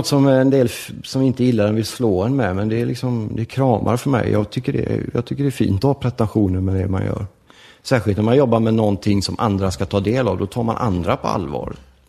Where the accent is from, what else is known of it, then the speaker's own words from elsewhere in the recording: Gothenburg, Västra Götaland County, Sweden; Och sen så flyttade vi från förorten när jag var 12 in till centrala Göteborg. Sen bodde jag i centrala Göteborg i olika delar fram till jag var 30 drygt. Pappa italienare, mamma svensk.